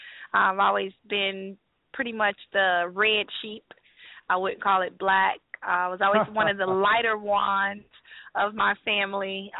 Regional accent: Pahokee, Florida, United States; So I myself, yes, I grew up in South Florida, Pahokee, Florida. very urbanized, I guess, environment.

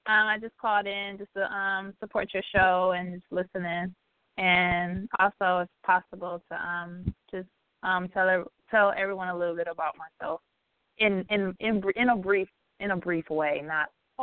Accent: Detroit, Michigan, United States; I'm from Detroit, Michigan.

